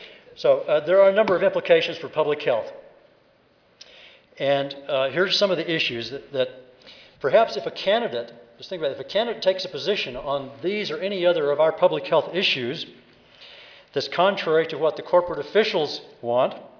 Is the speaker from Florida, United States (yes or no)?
no; Arizona, United States; I'm not sure it's really the best thing to say that I'm from Arizona. Some of these are Arizona examples, but the part of the state I live in is very liberal.